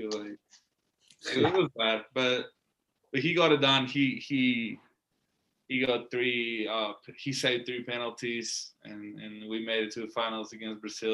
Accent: Ireland; I'm from Ireland, and we eat steaks all the time.

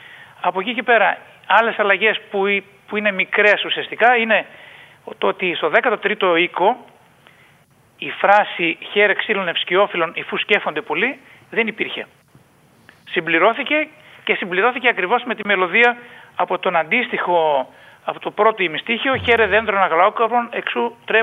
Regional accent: Eastern Macedonia and Thrace, Greece; Οι περισσότεροι από τους Αλεξανδροπολίτες από εκεί καταγόμαστε, από την Ανατολική Θράκη.

